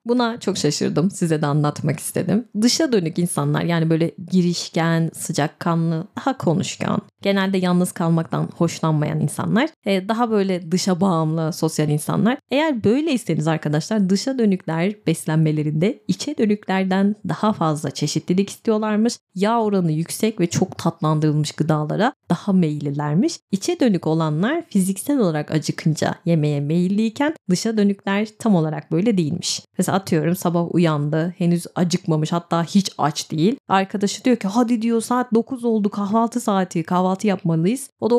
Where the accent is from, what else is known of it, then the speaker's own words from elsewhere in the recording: İzmir, Turkey; Ankaralı değilim, İzmirliyim ama ben Ankara'ya bayılıyorum.